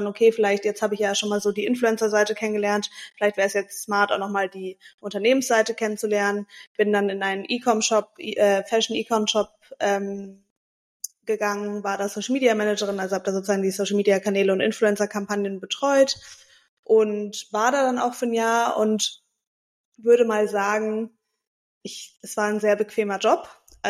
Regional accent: Hamburg, Germany; born there; Also, ich bin in Hamburg geboren und lebe auch tatsächlich noch in Hamburg, beziehungsweise zwischen Hamburg und Mallorca inzwischen.

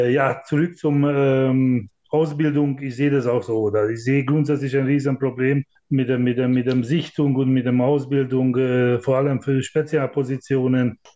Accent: Hungary; German is a second language; Ich komme aus Ungarn, da kenne ich sehr gut

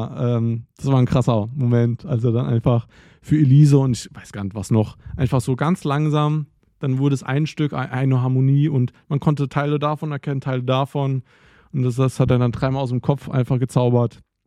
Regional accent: Idar-Oberstein, Rhineland-Palatinate, Germany; ich komme ja aus dem Hunsrück, also Raum Idar-Oberstein, und da läuft einfach gar nichts mehr.

